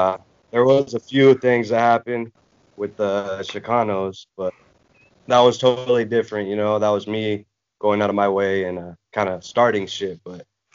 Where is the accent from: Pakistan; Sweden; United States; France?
United States; Casa Grande, Arizona; I grew up in Casa Grande. I am from a small town where it's racist